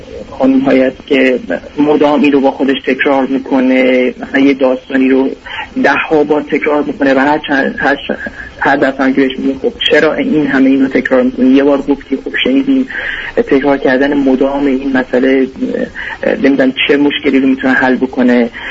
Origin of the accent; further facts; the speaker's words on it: Iran; moved away as an adult; now in Chicago, United States; من 2 سال خورده‌ای هست که اومدم از ایران برای تحصیل اومدم و تو ایران هم تو بهترین دانشگاه ایران درس خوندم،